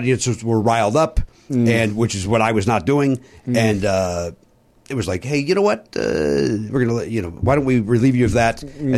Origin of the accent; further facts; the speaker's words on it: Chicago, Illinois, United States; accent: Chicago; I will say this, at my last year there, my Chicago accent popped up.